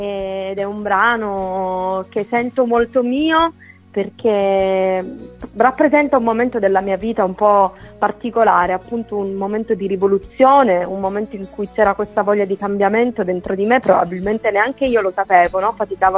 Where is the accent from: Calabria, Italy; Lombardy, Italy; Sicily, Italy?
Calabria, Italy; Io vivo al sud, sono calabrese